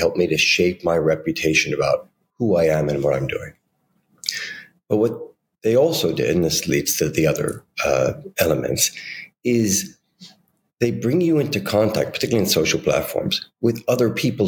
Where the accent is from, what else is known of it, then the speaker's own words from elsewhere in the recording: New York City, New York, United States; And I grew up in New York City.